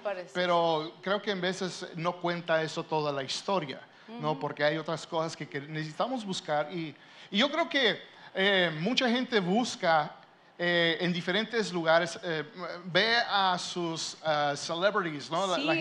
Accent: United States; born there; yo nací en los Estados Unidos, entonces bien pocho mi español.

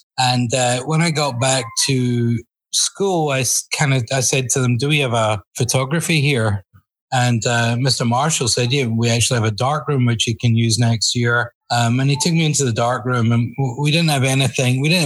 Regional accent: Glasgow, Scotland, United Kingdom; I grew up in Glasgow

